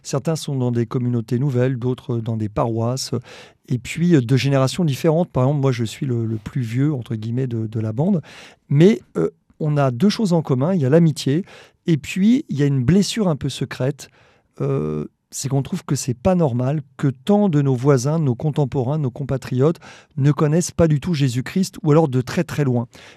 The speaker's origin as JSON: {"language": "French", "town": "Paris", "region": "Île-de-France", "country": "France", "said": "pour nous, beaucoup, on est des Parisiens, hein, on n'est pas forcément méchants."}